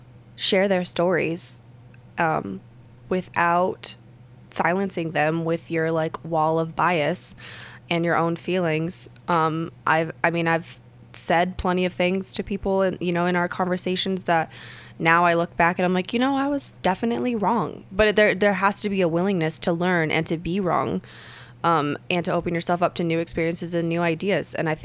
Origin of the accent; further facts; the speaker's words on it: Detroit, Michigan, United States; now in Denver, United States; through when I moved from Detroit to Denver, I just moved to Denver this year, yay